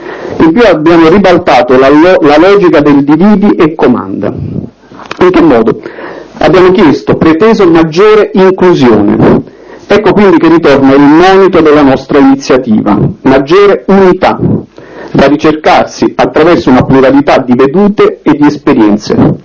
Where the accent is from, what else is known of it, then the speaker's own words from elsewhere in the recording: Campania, Italy; io vengo dalla Campania, una regione bellissima ma tormentata